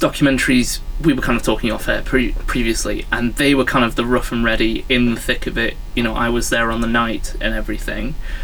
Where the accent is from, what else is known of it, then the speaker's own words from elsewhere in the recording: Manchester, North West England, United Kingdom; because I'm from Manchester and everything.